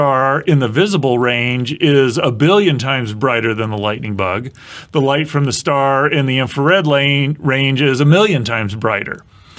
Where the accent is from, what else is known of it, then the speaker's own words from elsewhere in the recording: Midwest, United States; I grew up in the Midwest, and we would go out and collect lightning bugs at night.